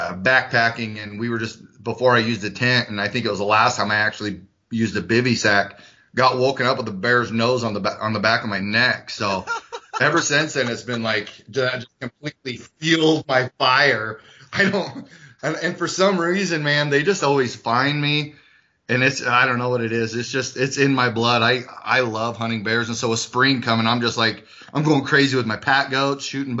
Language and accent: English; Kuna, Idaho, United States; I'm from Cuna, Idaho.